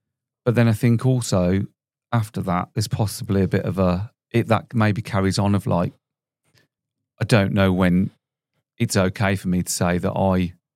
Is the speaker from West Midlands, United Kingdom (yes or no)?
yes; Solihull, West Midlands, United Kingdom; born there; Oh, yeah. I was born in Solihull Hospital 45 years ago.